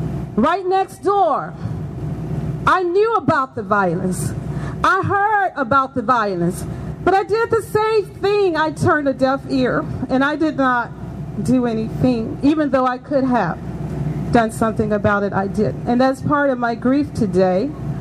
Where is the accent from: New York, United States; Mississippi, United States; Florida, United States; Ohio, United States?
Mississippi, United States; As a child growing up in Mississippi, I used to wake up every morning around 5 o'clock because the roosters would crow